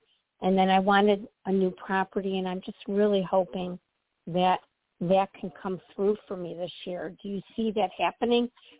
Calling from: Illinois, United States; Hi. From Midwest, Illinois.

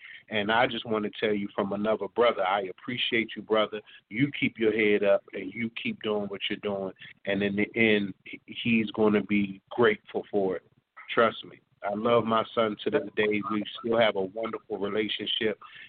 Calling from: Virginia, United States; I'm calling from Virginia.

